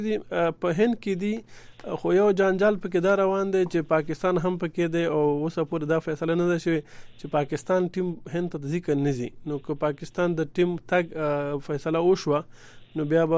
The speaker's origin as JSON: {"language": "Pashto", "region": "Helmand", "country": "Afghanistan", "lives_now": "Quetta, Pakistan", "said": "زه د هلمند ولایت یم خو اوس په کوټه کې یم"}